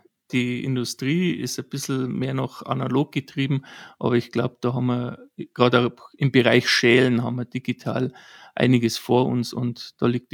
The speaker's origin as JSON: {"language": "German", "region": "Bavaria", "country": "Germany", "tie": "born there", "said": "als gebürtiger Bayer neigt man eigentlich zur Tradition"}